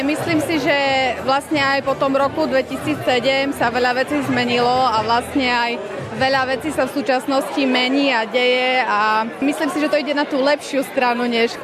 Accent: eastern Slovakia, Slovakia; Ja som tiež z východného Slovenska

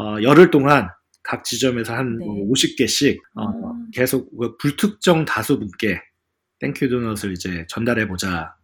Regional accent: South Korea; 힘들 때 되니까 힘이 나는 게 저희가 한국 사람들이 이제 많은 분들이 군대를 다녀오시잖아요.

